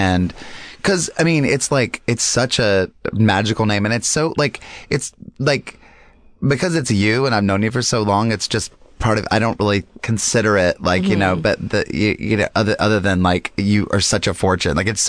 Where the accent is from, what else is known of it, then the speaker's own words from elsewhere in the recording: Lincolnton, North Carolina, United States; because I grew up in Lincolnton, and we had Cat Square, we had Pumpkin Center.